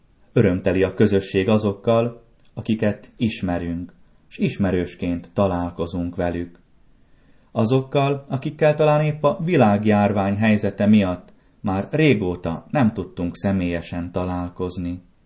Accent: Slovakia; mi a mai Szlovákia területén élő magyarok is örömmel készültünk.

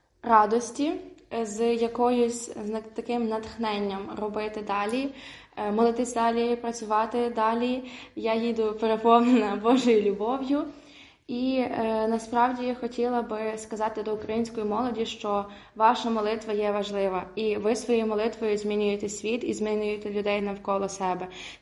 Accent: Ternopil Oblast, Ukraine; я з Тернопільщини.

